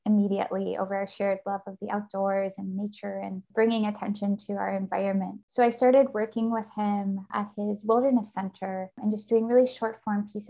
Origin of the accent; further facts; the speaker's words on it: Minnesota, United States; I definitely think growing up in Minnesota had a huge impact on my relationship with nature.